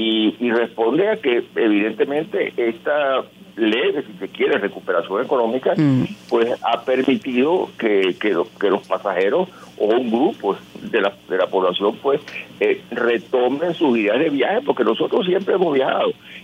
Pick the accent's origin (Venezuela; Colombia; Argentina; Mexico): Venezuela; noticias para los venezolanos, que para ir de Caracas a Miami tenemos que pasar 12 horas entre que salimos de Venezuela y llegamos a República Dominicana